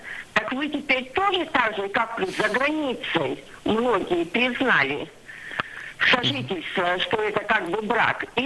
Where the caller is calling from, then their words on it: Germany; Я звоню из Германии.